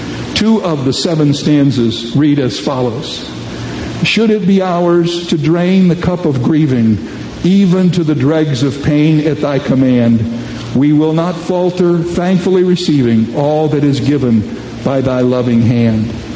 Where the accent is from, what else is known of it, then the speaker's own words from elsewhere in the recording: Indiana, United States; I grew up in ministry in Indiana, not very far away from them, and they're wonderful folks.